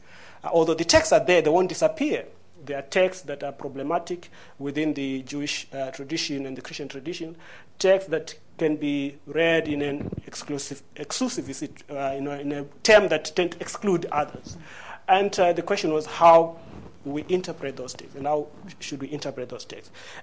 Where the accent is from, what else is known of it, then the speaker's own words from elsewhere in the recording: South Africa; Now, I grew up in South Africa where, as you know, the history of that country, it was an apartheid state.